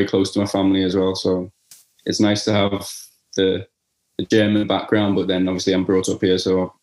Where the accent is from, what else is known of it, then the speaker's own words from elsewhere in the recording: Liverpool, North West England, United Kingdom; So I was born in Liverpool, and I think when I was very young, lived in Egbeth, but not for very long. And then when I was born, we moved out to the outskirts. But yeah, like you said, my whole family is German